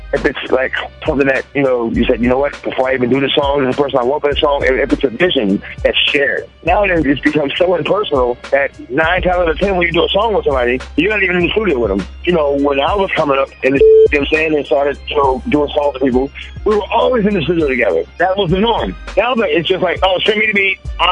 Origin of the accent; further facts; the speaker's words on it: New York, United States; You know, I'm a New Yorker, so that hit home.